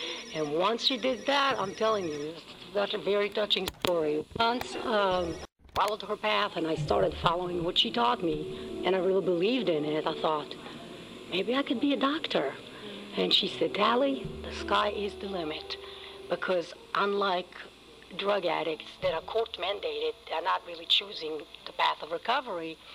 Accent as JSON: {"language": "English", "country": "Israel", "moved": "as an adult", "lives_now": "New York, United States", "said": "I am originally from Israel, and I moved 25 years ago to New York."}